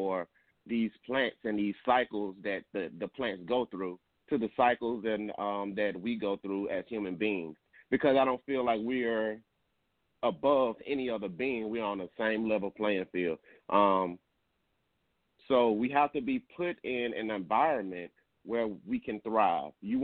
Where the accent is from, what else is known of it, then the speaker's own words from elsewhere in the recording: Tuskegee, Alabama, United States; I grew up, born and raised in Tuskegee.